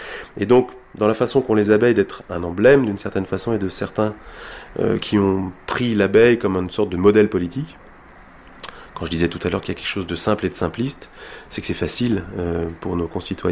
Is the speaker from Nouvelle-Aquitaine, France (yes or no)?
no; Île-de-France, France; born there; Je suis né en Seine-Saint-Denis